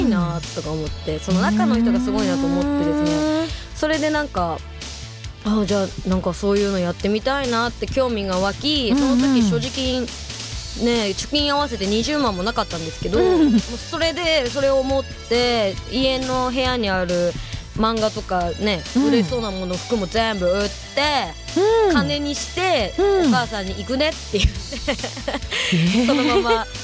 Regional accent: Amagasaki, Hyogo, Japan; born there; 兵庫県の尼崎で生まれたんですよ

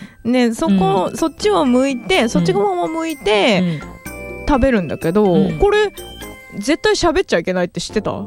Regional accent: Nara, Japan; 私奈良出身なんですけど

